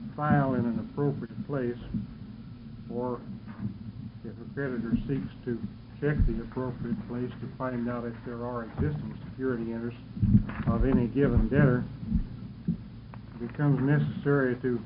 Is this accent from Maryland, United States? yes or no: no; Eugene, Oregon, United States; I'm a lawyer from Eugene